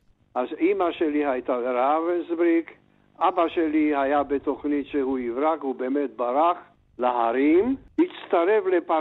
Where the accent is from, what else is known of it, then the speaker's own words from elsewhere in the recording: Žilina, Žilina Region, Slovakia; now in Israel; גדלתי בעיר ז'ילינה בצ'כוסלובקיה. אז הייתי ב-1942, הייתי בן 13.